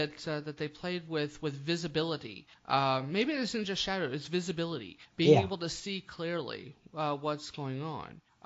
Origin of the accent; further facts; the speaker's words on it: the South, United States; Okay, as the Southerner of the group, I've got to say something that's really impressive for me to say.